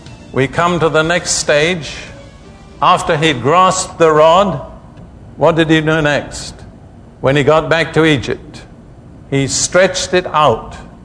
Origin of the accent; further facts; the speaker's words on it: United Kingdom; Now, I am British by background, as most of you know, and I tell my British people